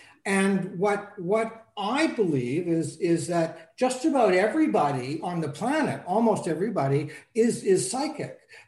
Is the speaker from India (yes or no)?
no; Canada; I'm Canadian, so, and I'm in Toronto.